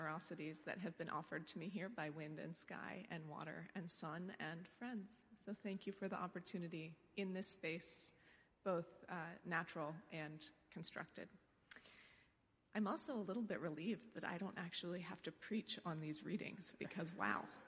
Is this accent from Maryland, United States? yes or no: no; Colorado, United States; also born or lived in Central Valley, California; I grew up for part of my childhood in Colorado. I was born in the Central Valley of California.